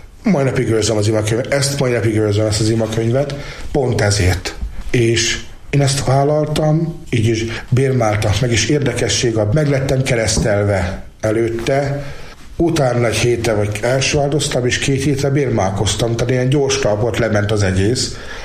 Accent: Füzesabony, Heves, Hungary; hiszen kapcsolódik szülővárosomhoz is, Füzesabonyhoz.

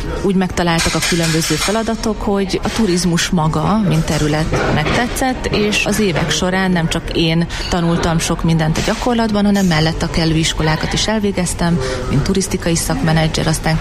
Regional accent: Debrecen, Hajdú-Bihar, Hungary; Én Debrecenben születtem, itt nőttem fel, kisebb kitérőket tekintve mondjuk egy egyéves szegedi tartózkodást, illetve egy 9 hónapos angliai tartózkodást leszámítva, én világéletemben itt éltem Debrecenben

